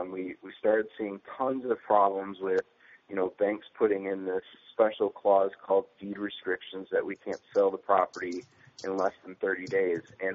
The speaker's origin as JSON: {"language": "English", "town": "Indianapolis", "region": "Indiana", "country": "United States", "said": "I am from the Indianapolis, Indiana area"}